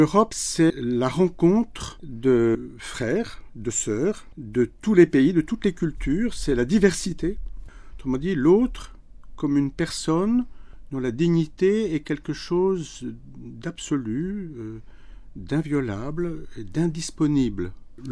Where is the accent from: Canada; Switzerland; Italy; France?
Italy; Florence, Tuscany; born there; je suis né à Florence, d'un père italien et d'une mère française, juifs tous les deux, croyants, et moi j'étais baptisé à 18 ans.